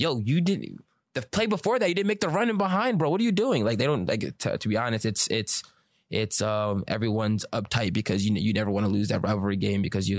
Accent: Paterson, New Jersey, United States; because I'm from Patterson.

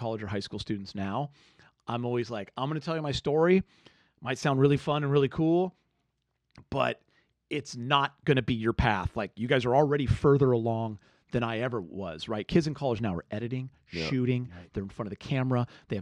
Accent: Los Angeles, California, United States; And then, you know, growing up in the Valley here in L.A., I thought I would play 3 professional sports

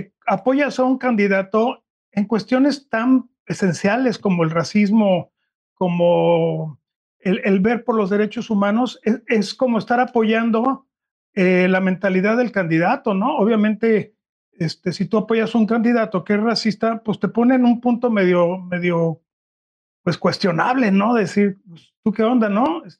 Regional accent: Mexico; Nosotros nos sentimos también ofendidos como mexicanos.

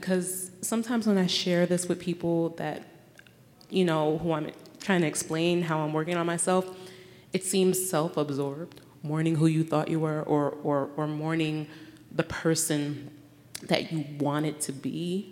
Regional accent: New Jersey, United States; I'm here from New Jersey.

